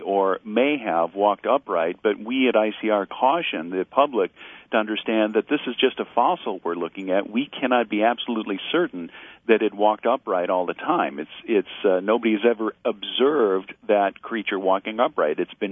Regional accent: Chicago, Illinois, United States; thank you for reading from my hometown newspaper, the Chicago Tribune.

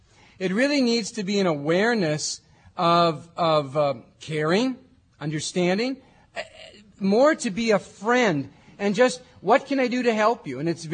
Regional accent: Wausau, Wisconsin, United States; I grew up in Wausau, Wisconsin.

